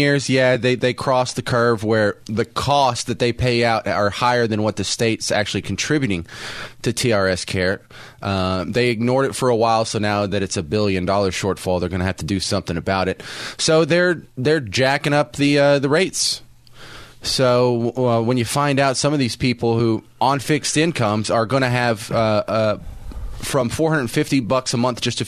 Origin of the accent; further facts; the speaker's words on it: Texas, United States; Hey, speaking of inland, I'm originally from Texas.